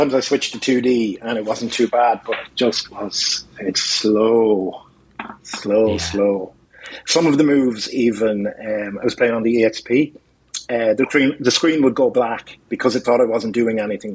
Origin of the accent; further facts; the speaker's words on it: Ireland; taking the piss out of me as an Irishman, so